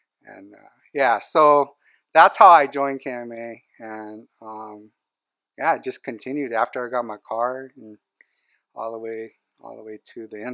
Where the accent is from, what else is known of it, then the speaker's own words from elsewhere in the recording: Gardena, California, United States; And growing up in Gardena